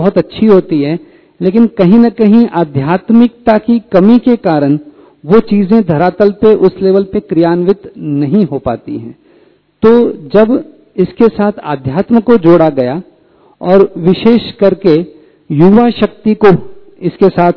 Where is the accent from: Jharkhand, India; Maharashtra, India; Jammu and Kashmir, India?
Maharashtra, India; Mumbai; now in Mount Abu, India; बॉम्बे में पले बड़े, लेकिन प्रकृति से बहुत ही प्यार था। और जब 2013 में हम यहाँ माउंट आबू आए